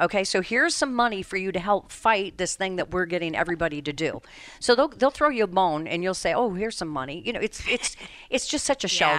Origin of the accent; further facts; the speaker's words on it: Colorado, United States; But it is, I am ashamed of my home state of Colorado.